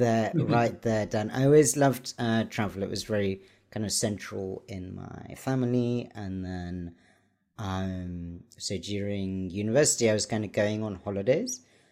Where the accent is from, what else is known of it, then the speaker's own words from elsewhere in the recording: United Kingdom; also born or lived in Bangladesh / Egypt; I'm a disabled guy. I'm British. I grew up here.